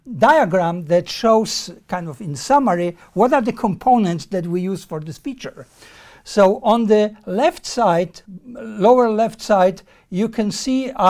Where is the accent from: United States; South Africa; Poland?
Poland; English is a second language; No, I'm from Poland originally